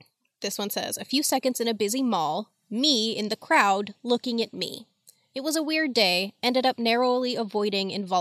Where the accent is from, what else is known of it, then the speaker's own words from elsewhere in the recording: Houston, Texas, United States; When I was a teen, I grew up in the Heights of Houston, and I would walk to school every day in the 90s.